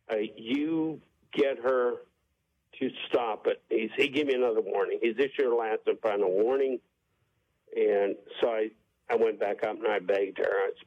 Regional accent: Trafford, Pennsylvania, United States; Well, you know, we grew up in Trafford. We went to college at Youngstown together

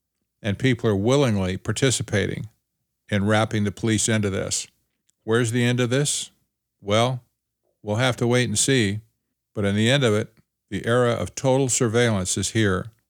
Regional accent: Mesa, Arizona, United States; A man in Chandler, Arizona, which is close to my hometown of Mesa

